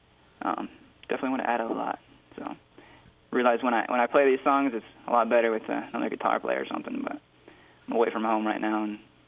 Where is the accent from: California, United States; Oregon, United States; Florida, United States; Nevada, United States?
Florida, United States; Well, growing up in Florida, I mean, you would know this. Hurricanes are a big deal here.